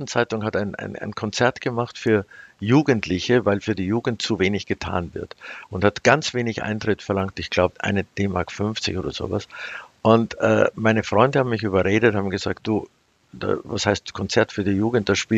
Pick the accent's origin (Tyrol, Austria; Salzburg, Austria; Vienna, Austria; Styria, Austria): Salzburg, Austria; also born or lived in Laufen, Germany; wir sind dann aufs Land zu meinen Großeltern. Das war bei Laufen, bei Salzburg. Und ich bin eigentlich sehr friedlich und schön aufgewachsen am Land. Und dann sind wir nach Salzburg gegangen.